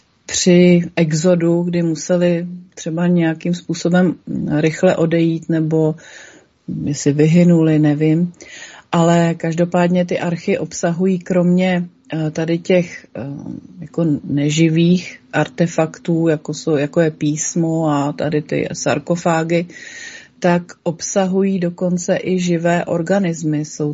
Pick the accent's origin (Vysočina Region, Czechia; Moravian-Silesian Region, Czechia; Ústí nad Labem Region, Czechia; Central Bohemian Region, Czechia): Ústí nad Labem Region, Czechia; Třebenice; já jsem patriot, já pocházím z Třebenic